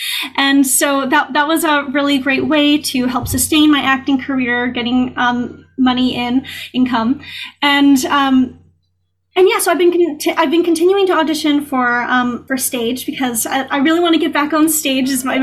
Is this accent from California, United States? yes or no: yes; California, United States; No. We're from California.